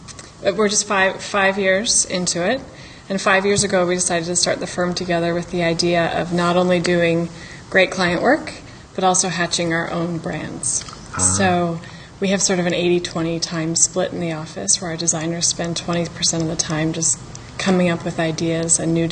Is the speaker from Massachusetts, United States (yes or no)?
no; Washington, United States; now in San Francisco, United States; I was raised in the Pacific Northwest, near Seattle, and then went to school in San Francisco and never left.